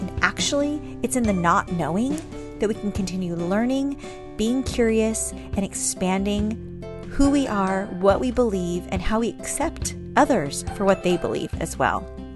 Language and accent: English; San Diego, California, United States; now in Orange County, United States; Yeah, but I was raised in San Diego and have lived all over.